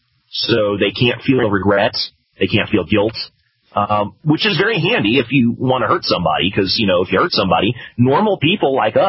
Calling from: Denver, Colorado, United States; I'm calling from Denver, Colorado, my good friend.

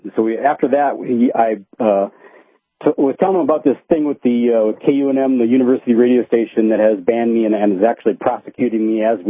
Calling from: Albuquerque, New Mexico, United States; because I was calling from Albuquerque

